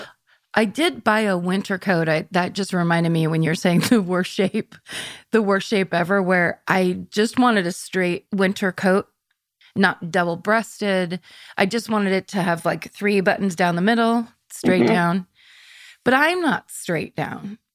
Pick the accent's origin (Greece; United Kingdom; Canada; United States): United States; California; because I'm from Northern California